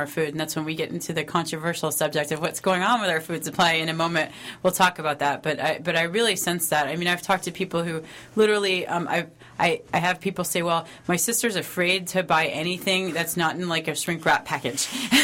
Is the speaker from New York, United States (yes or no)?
yes; New York, United States; I mean, I grew up on Long Island, so my version of a garden was quite a different thing than what I'm hearing.